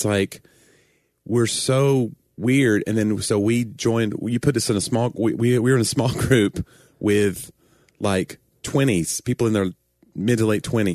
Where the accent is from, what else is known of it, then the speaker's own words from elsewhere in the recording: the South, United States; accent: southern; some of my southern accent has been kind of weeded out anyway, because I'm trying to be more. But I always tell people I dial up the intensity of my southernness